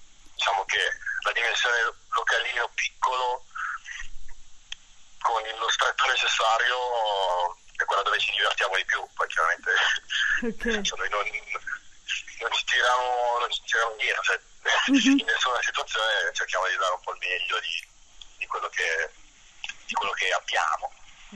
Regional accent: Cantù, Lombardy, Italy; anche nella nostra città, io per esempio sono di Cantù

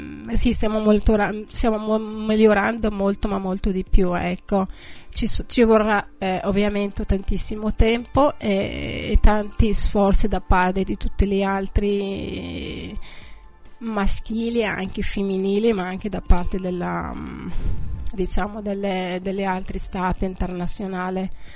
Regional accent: Tunisia; Italian is a second language; now in Italy; comunque io sono tunisina, sono qua dal 2007

